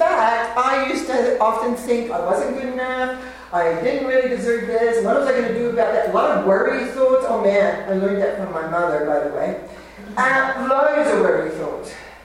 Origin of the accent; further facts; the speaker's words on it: New Zealand; Now, my parents, I'm from New Zealand, if you didn't know already, my parents did all their courting on horseback.